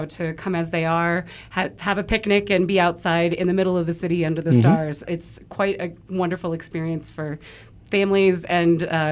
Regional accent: Princeton, Illinois, United States; now in Chicago, United States; I have lived in Chicago since 2002. I'm originally from Princeton, Illinois, which is about 2 hours west of the city

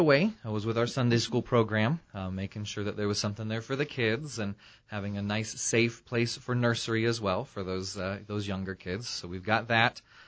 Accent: Chino, California, United States; also born or lived in Prescott; I grew up in Chino. I was born in Prescott, and my family moved to Chino, and so you don't often get to serve in your hometown.

